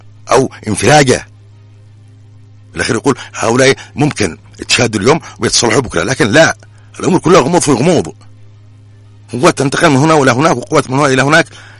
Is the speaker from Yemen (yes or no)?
yes; Yemen; اسمي أنا يمني